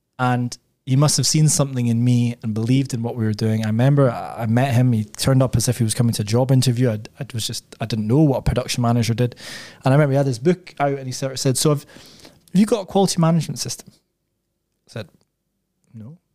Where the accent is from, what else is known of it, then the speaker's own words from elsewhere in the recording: Scotland, United Kingdom; But as I said, I think for a Scottish entrepreneur, I'm quite American in some respects, even though I've never lived there and I'm not American.